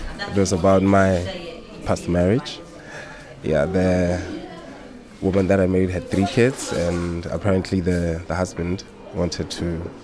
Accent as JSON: {"language": "English", "country": "Botswana", "lives_now": "Ireland", "said": "Most definitely, because I'm from a very poor country. I'm from Botswana. So where I am from, we don't make that much."}